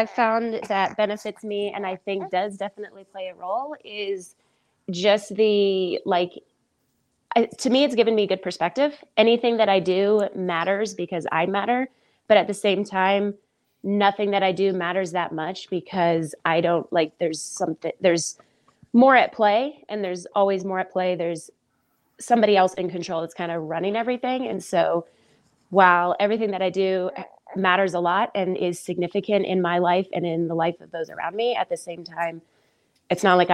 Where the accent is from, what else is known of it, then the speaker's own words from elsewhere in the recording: Texas, United States; also born or lived in Arizona; Mostly, yeah. Mostly grew up in Texas.